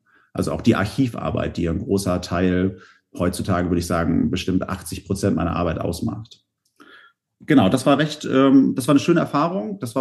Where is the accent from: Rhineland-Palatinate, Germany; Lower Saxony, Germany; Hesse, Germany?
Lower Saxony, Germany; Bremervörde; Ich komme aus Bremervörde, bin ich aufgewachsen, eigentlich aus Bremen. Meine Eltern müssen scheiden lassen. Dann sind wir nach Bremervörde gezogen. Das ist alles so zwischen Bremen und Niedersachsen.